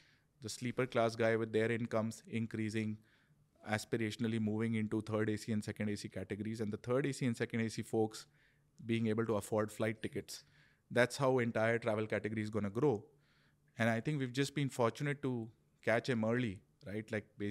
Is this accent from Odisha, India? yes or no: no; Kanpur, Uttar Pradesh, India; also born or lived in Lucknow; Like I grew up in Kanpur and Lucknow.